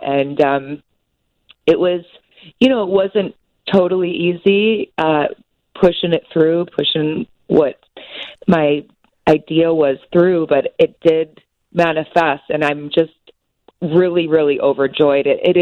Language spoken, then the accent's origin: English; Chicago, Illinois, United States; But, you know, I grew up in the Chicago area, and one thing that I really have felt missing in the show is the presence of sport, because, as we know, it's a huge part of our culture in Chicago.